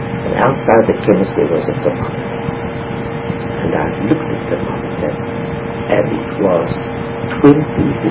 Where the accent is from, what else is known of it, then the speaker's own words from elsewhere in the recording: South Africa; moved away; also born or lived in England, United Kingdom / Lithuania, Lithuania; I come from South Africa. I came to live in England.